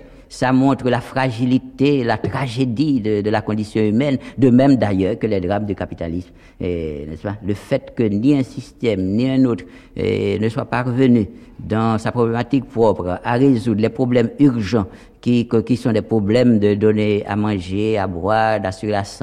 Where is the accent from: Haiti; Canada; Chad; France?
Haiti; C'est comme ça que, en fait, personnellement, je réagis en tant qu'haïtien avant tout.